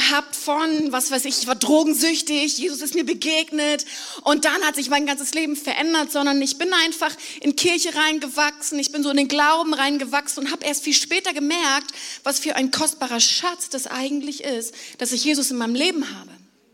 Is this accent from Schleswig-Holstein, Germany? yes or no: yes; Flensburg, Schleswig-Holstein, Germany; Ich komme aus Flensburg